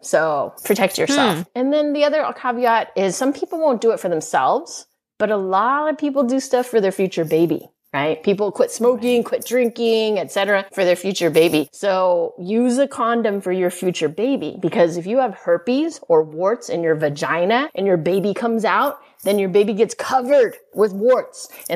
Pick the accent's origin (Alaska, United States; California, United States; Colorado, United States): California, United States; I'm from California, one of the most liberal states in the nation.